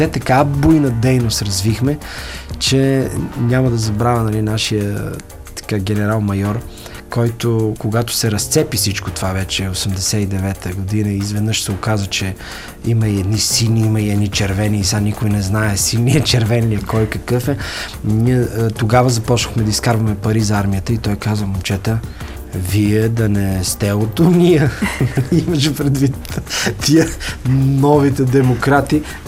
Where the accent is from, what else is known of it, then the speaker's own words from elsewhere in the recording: Sofia, Sofia City, Bulgaria; Живял съм и съм роден в Горна Баня, в София, един квартал на София, който се характеризира с къщи, градини, дворове, тихи улици.